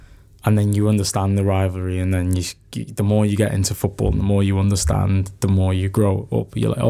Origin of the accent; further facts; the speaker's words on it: Liverpool, North West England, United Kingdom; also born or lived in Zambia; Well, I grew up in Liverpool. My family, me and my family were not from Liverpool originally, from Zambia.